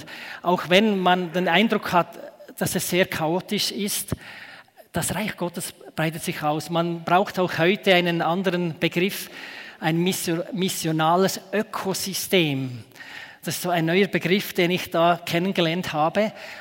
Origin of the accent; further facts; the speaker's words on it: Ruswil, Lucerne, Switzerland; Ich bin hier auf diesem Bauernhof aufgewachsen, in Ruswil, Hoppöschen. Da ist auch die Gemeinde EGW Ruswil, wo ich groß geworden bin, Sonntagsschule gegangen bin.